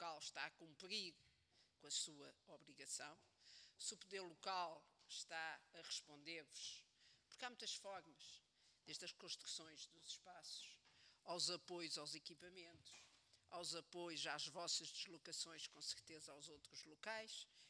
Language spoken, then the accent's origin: Portuguese; Caldas da Rainha, Centro, Portugal; na minha casa e na minha terra, nas Caldas da Rainha.